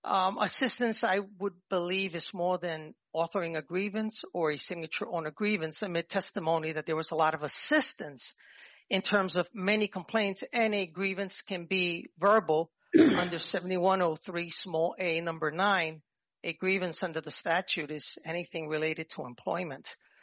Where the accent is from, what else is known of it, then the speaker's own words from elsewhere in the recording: New York, United States; accent: New York; And I excuse my New York accent.